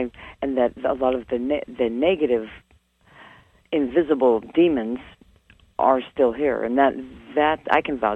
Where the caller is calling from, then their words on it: Mesa, Arizona, United States; I'm Mesa, Arizona.